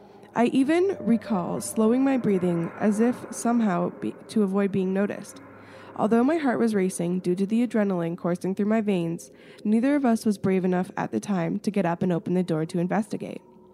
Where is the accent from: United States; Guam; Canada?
Canada; And I'm so Canadian, it's not even funny.